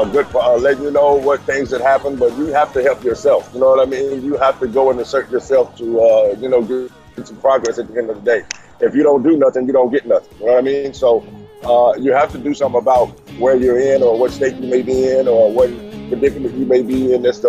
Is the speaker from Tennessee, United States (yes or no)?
yes; Memphis, Tennessee, United States; Growing up in Memphis had an impact, it did, in ways that I didn't realize till later on in life